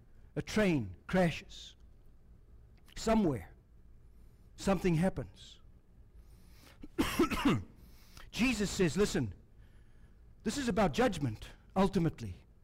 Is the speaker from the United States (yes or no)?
no; Ireland; I know that. I'm Irish.